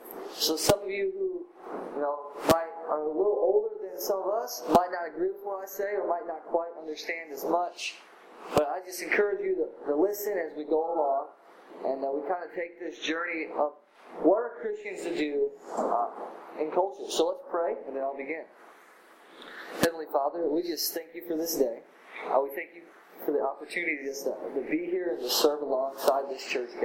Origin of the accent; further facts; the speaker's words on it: Illinois, United States; now in Rising Sun, United States; I'm not originally from there. I moved there about a year and a half ago. I'm from Illinois by Chicago.